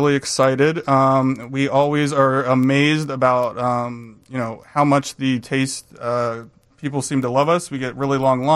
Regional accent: East Coast, United States; now in Chicago, United States; I grew up on the East Coast.

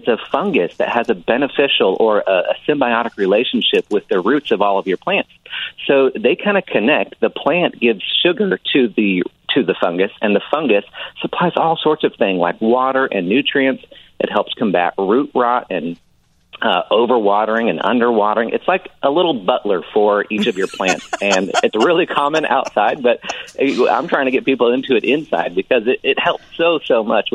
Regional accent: Oregon, United States; So I was bringing in a lot of the plants that I had around my house growing up in Oregon.

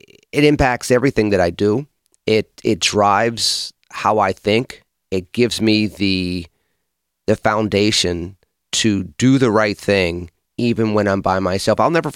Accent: Pittsburgh, Pennsylvania, United States; before I moved back to my hometown of Pittsburgh

